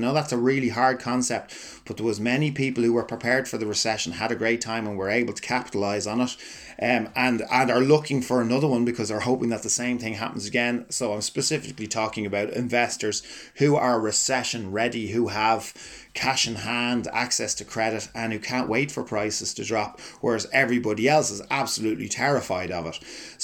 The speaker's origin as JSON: {"language": "English", "country": "Ireland", "said": "As Irish people, we're great at doing that, putting worries into the back of the head."}